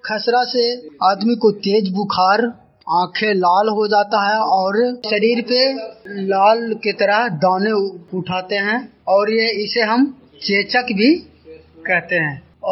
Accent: Mohanpur, Bihar, India; मैं नगरनौसा प्रखंड ग्राम मोहनपुर का रहने वाला हूं।

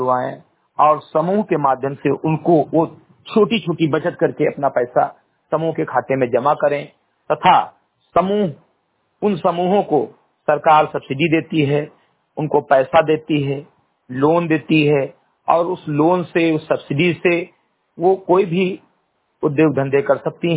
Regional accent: Uttar Pradesh, India; ग्राम सभा से मेरी कटाई विकास खंड मिंटुआ जनपद बहराइच का मूल निवासी हूं

